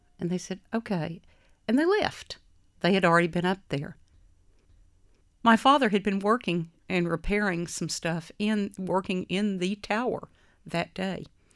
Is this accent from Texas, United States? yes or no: yes; Texas, United States; I was almost ashamed to say that I grew up in Texas.